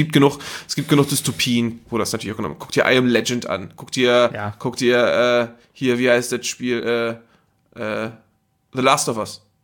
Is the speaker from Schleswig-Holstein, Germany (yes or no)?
yes; Geesthacht, Schleswig-Holstein, Germany; in Geesthacht, wo ich herkomme, ne, das war ja eine der großen TNT-Fabriken von Alfred Nobel.